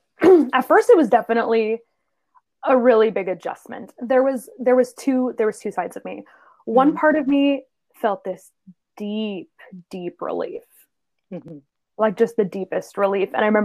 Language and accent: English; Canada; Sometimes in French because we're Canadian, but there's that grief there of missing that part of myself that was celebrated in one space, but can't be celebrated in another space